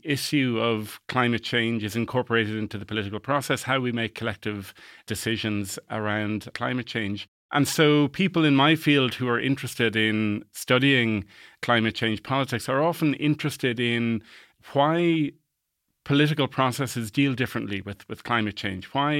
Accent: Dublin, Leinster, Ireland; also born or lived in Germany / Finland; I grew up in Dublin and returned home then at the end of 2013.

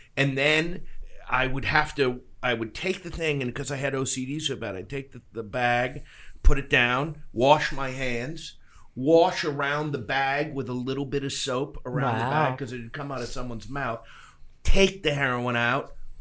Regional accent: Rhode Island, United States; I came from Rhode Island. Like, you know, I'm from New England.

